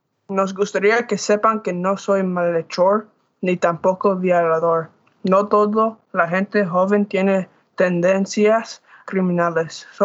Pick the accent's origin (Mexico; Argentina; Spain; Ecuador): Mexico; Soy mexicano y respeto a todo el mundo sin importar el color de su piel o lugar de origen.